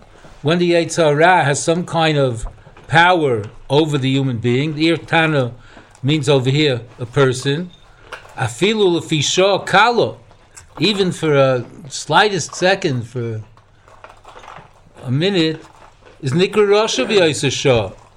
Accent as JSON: {"language": "English", "town": "Baltimore", "region": "Maryland", "country": "United States", "said": "I'm from Baltimore."}